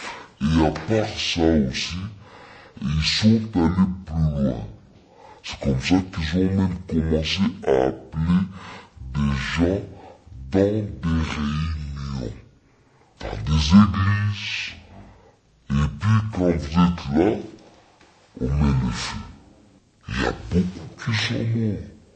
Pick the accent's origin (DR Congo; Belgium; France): DR Congo; ici chez nous au Congo, qu'on a amené au Rwanda